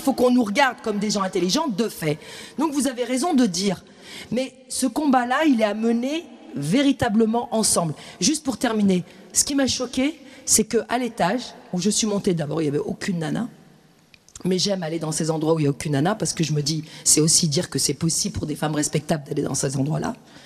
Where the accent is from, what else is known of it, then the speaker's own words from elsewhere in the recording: France; je ne peux pas sans cesse dire, je suis Française.